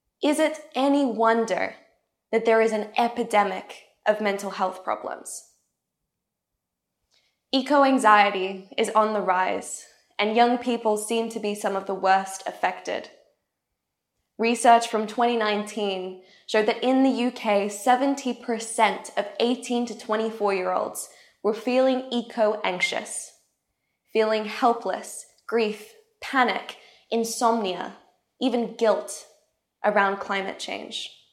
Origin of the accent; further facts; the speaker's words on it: Queensland, Australia; I grew up in Australia's tropical North Queensland